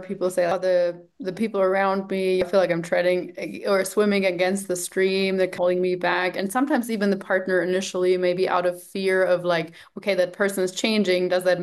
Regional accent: Germany; I grew up in Germany, and there, at least when I grew up there

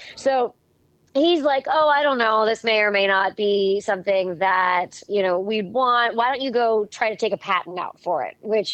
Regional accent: Pittsburgh, Pennsylvania, United States; I'm from Pittsburgh, so I'm from Western PA.

